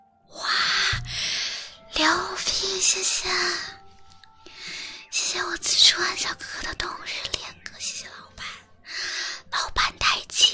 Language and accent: Chinese; Xiangyang, Hubei, China; 因为我老家不是在湖北襄阳吗